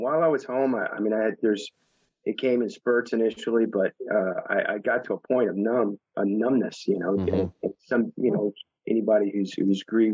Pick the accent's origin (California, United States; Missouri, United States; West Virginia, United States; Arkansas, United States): Arkansas, United States; my cousins, Nathan and Jonathan, who were pretty much like brothers growing up in South Arkansas together, like one town over.